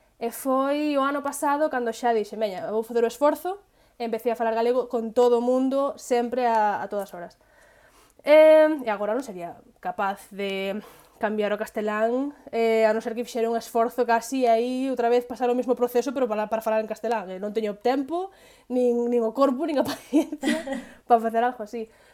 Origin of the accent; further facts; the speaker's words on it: Galicia, Spain; first language Galician; eu, a miña primeira lingua é o galego, realmente. Eu, ata os 4 anos ou así, falaba galego exclusivamente